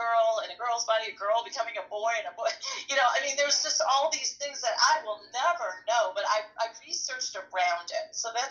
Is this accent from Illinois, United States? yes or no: yes; Chicago, Illinois, United States; I knew she was not me. I grew up in Chicago.